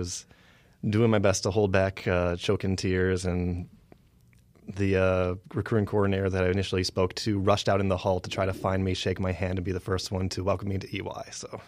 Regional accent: Michigan, United States; I'm originally from Michigan.

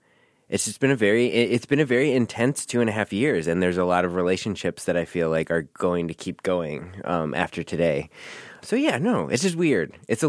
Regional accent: Milwaukee, Wisconsin, United States; So I grew up in Milwaukee, and I was home visiting my family

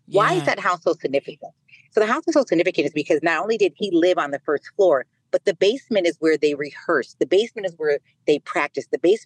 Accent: Chicago, Illinois, United States; born there; And so I was able to live there for 3 years, the first 3 years of my life. And so when I came home from Illinois Masonic Hospital, that's where I came home to.

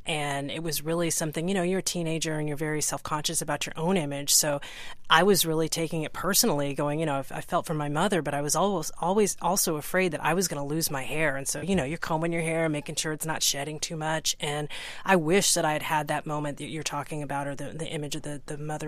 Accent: Texas, United States; I grew up in Texas. I went to a private school. I was like the only Black kid in my school, my class, for many, many years.

